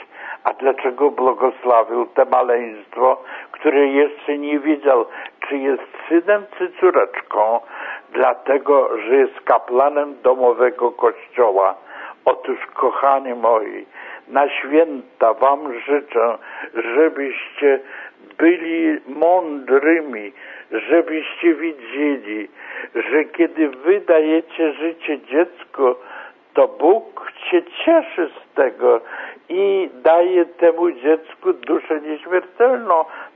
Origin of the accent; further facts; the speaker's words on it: Vilnius County, Lithuania; urodziłem się na Wężczyźnie 92 lata temu, zobaczcie, jaki stary jestem, i dlatego też wychowałem się tam, nasiąkając tymi pięknymi tradycjami